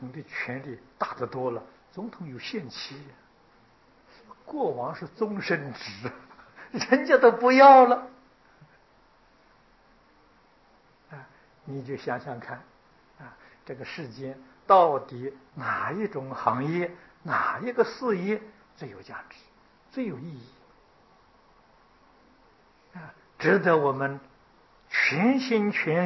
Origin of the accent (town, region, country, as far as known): China